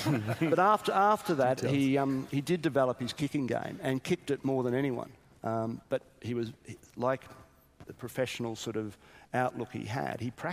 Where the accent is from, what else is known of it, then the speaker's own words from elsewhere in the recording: Brisbane, Queensland, Australia; I was in Brisbane. I'm from Brisbane.